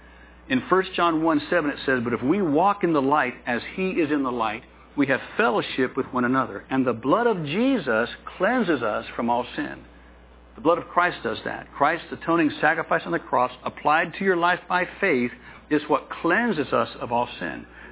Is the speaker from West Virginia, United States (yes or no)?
yes; Parkersburg, West Virginia, United States; I'm from Parkersburg, just up the river, hour and a half.